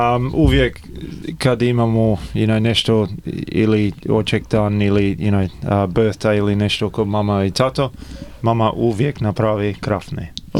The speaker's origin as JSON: {"language": "Croatian", "country": "Australia", "tie": "born there", "second_language": "Croatian", "said": "Ja sam rođen tu u Australiji i apology za moj hrvatsko, jer znaš, you know, ide gore i dole."}